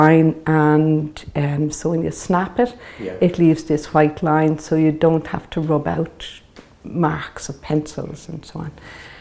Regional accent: Dublin, Leinster, Ireland; I was born at the second lock, Grand Canal, just where the Lewis Line stops now. And so I was there for 7 years.

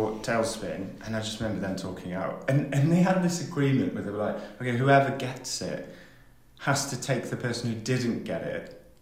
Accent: Wales, United Kingdom; So, yeah, I'm Welsh. I'm from Wales and I speak Welsh

